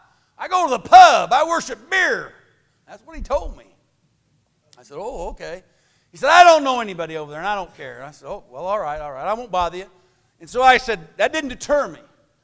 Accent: United States; he begins to tell the lady that we're from America, and I thought to myself, I don't think she has to be told that. She's going to know by our accent.

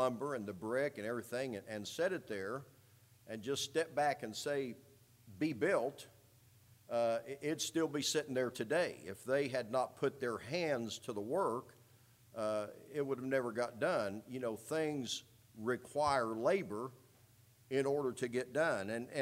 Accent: Indianapolis, Indiana, United States; growing up in Indianapolis, we had winter weather.

